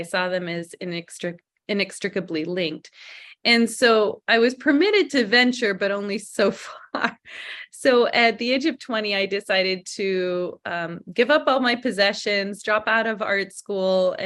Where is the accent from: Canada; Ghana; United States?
Canada; born there; So I was born in Canada with many privileges of being North American.